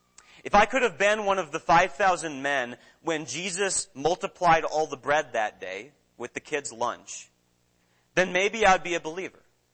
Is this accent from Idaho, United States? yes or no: no; Minnesota, United States; Growing up in Minnesota, one of the most popular sports there is hockey.